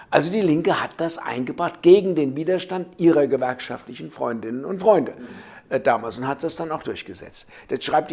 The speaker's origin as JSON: {"language": "German", "town": "Frankfurt", "region": "Hesse", "country": "Germany", "said": "Ich komme ja aus dem Westen, wie du weißt, aus Frankfurt."}